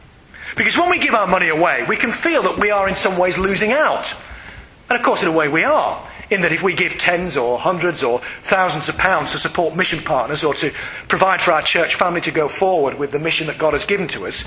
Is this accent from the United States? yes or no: no; Yorkshire and the Humber, United Kingdom; Now, I'm a Yorkshireman too, so perhaps I can joke at my own expense